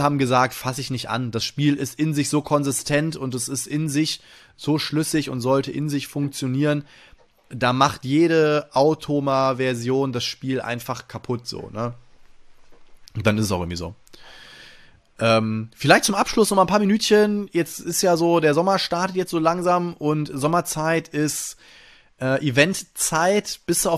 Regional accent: Friedrichshafen, Baden-Württemberg, Germany; born there; gleichzeitig in meinem Geburtsort da über die Spieldorf zu schlendern. Die haben ja auch so kleine Messehallen da in Friedrichshafen.

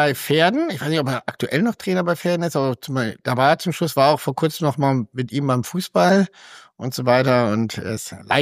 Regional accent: Bremen, Germany; also born or lived in Hamburg; rund mit meiner Geburt sind meine Eltern umgezogen von Hamburg nach Bremen. Und deswegen bin ich eigentlich in Bremen aufgewachsen

